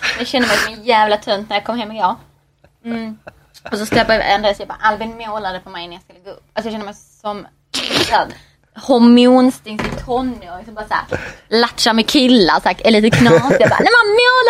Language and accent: Swedish; Ystad, Skåne, Sweden; Jag sprang 4 kilometer senast jag var hemma i Ystad.